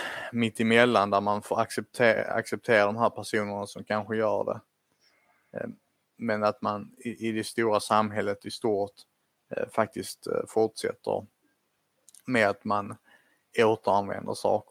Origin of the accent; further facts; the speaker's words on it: Lomma, Skåne, Sweden; jag växte upp i Lomma och folk hade pool i Lomma liksom.